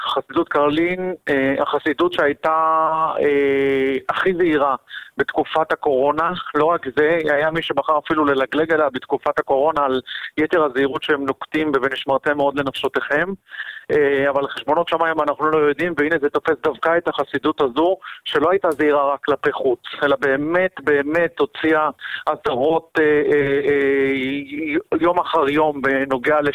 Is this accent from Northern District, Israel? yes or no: no; Jerusalem, Jerusalem District, Israel; אני יכול לומר לך כירושלמי